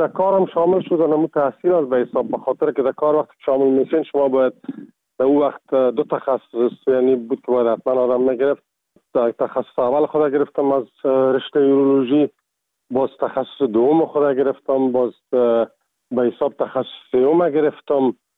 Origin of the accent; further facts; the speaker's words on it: Kabul, Afghanistan; also born or lived in Ghazni; now in Czechia; از کابل هستم و از سال 1985 در چک سلواکیا